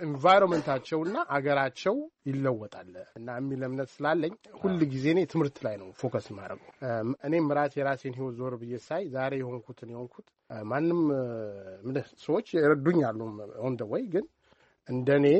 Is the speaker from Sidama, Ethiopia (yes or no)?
no; Addis Ababa, Ethiopia; እዛ ተወልጄ ወደ አዲስ አበባ የመጣሁት ሁለት አመት ይያለ ነው ስለዚህ አዲስ አበባ ነው ያደኩት ነው አዲስ አበባ ልጅ ነኝ መርካቶ ነው ሰፈሬ መሳለሚያ